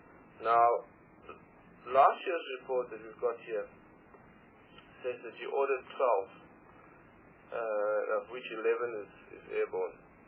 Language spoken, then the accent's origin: English; South Africa; And being a South African product and being a proud South African